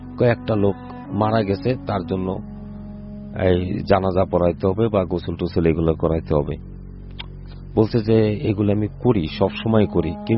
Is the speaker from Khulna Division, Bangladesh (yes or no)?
no; Faridpur, Dhaka Division, Bangladesh; জি, আমি ফরিদপুর থেকে আসছি।